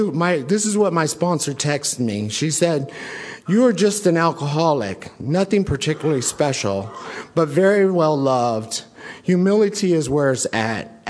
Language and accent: English; Dayton, Ohio, United States; born there; So I was born in Dayton, Ohio. I'm biracial.